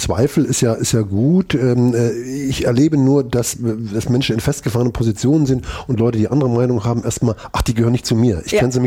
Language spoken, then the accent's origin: German; Gera, Thuringia, Germany; born there; Gera, wo ich geboren bin